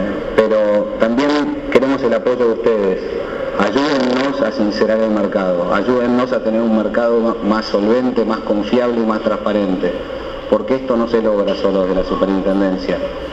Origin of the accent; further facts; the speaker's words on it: Argentina; porque logramos nosotros, como argentinos